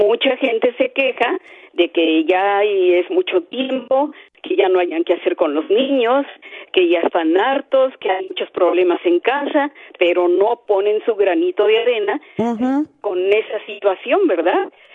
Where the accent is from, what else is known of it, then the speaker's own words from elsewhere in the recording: Mexico City, Mexico; yo soy de la Ciudad de México. Allá en la Ciudad de México, si algo nos falta son botes de basura.